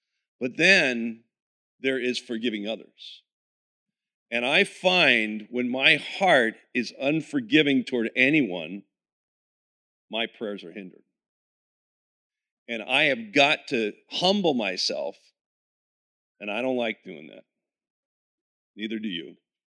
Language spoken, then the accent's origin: English; New Jersey, United States; I'm from Jersey. I offend people every day.